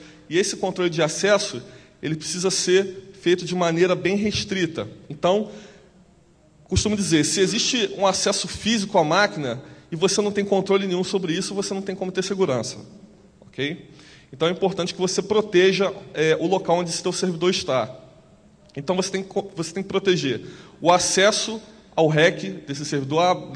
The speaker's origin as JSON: {"language": "Portuguese", "region": "Rio de Janeiro", "country": "Brazil", "said": "sou do Rio"}